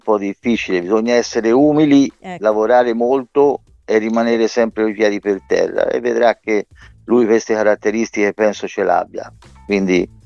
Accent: Sesto Fiorentino, Tuscany, Italy; anche perché è un ragazzo di Sesto e io sono di Sesto, quindi.

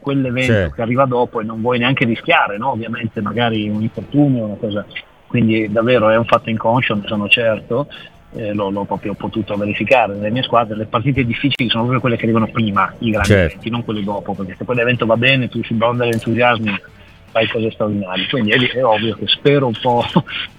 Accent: Turin, Piedmont, Italy; una città come la mia città, che è Torino

